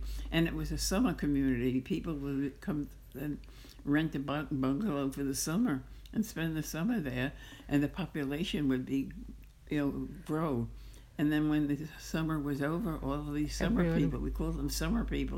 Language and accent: English; Far Rockaway, New York, United States; I grew up in Far Rockaway, New York.